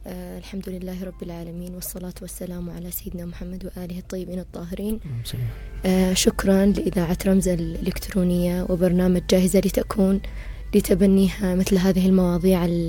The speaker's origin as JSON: {"language": "Arabic", "country": "Yemen", "said": "نظرة عندنا كيمنيين"}